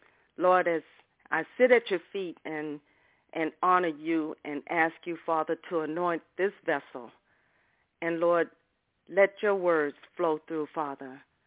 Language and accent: English; Pascagoula, Mississippi, United States; who was born in Pascagoula, Mississippi. That's my hometown, you guys